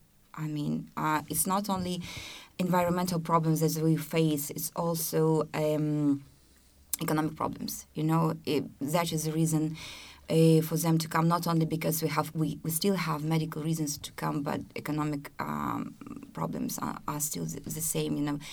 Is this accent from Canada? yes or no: no; Gomel, Gomel Region, Belarus; I grew up in, so now it is the contaminated city, it is the second city of Belarus. But when Chernobyl happened, I was 12. And since that time, I've been living in the city for the whole of my life. I never moved.